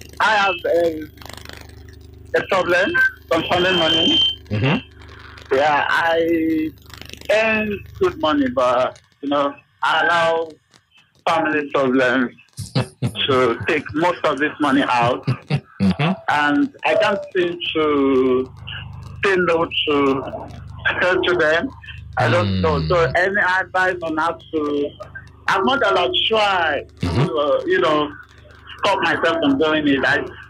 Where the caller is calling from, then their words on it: Ikeja, Lagos, Nigeria; I'm calling from Ikeja.